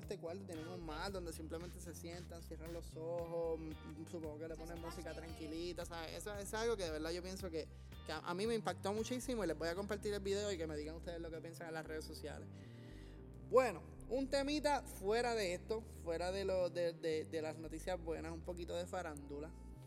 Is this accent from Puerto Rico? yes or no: yes; Puerto Rico; Nosotros somos de Puerto Rico y estudiamos en la escuela pública de Puerto Rico